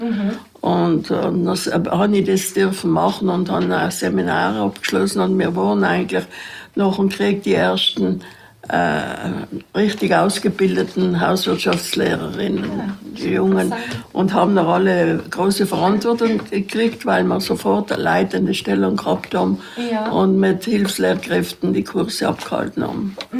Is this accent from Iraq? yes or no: no; Trentino-Alto Adige, Italy; wir waren unsere 16 Südtiroler, weil es in Südtirol da kaum was Ähnliches gegeben hat